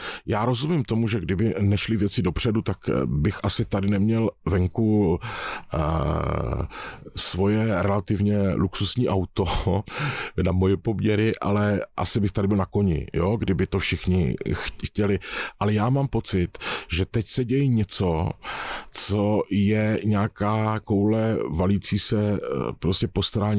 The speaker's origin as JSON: {"language": "Czech", "town": "Brno", "region": "South Moravian Region", "country": "Czechia", "said": "a já jsem původně Brňák"}